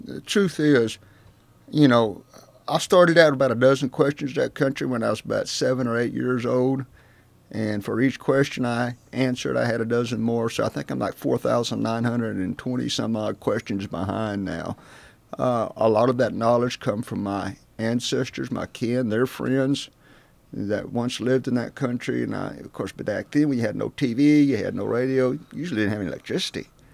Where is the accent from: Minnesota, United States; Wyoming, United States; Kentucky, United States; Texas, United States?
Texas, United States; a series of short stories about growing up in the Big Bend, the lower Big Bend, back in the 1960s, and my family had been there since the 1880s.